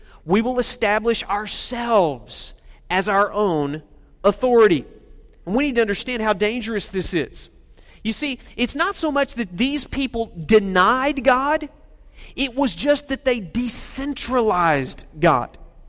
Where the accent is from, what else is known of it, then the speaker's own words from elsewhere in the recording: Oklahoma, United States; Now, I grew up in Oklahoma, so that doesn't scare me.